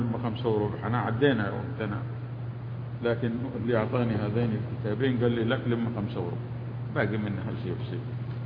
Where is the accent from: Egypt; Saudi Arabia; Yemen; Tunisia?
Saudi Arabia; في بلادنا المملكة العربية السعودية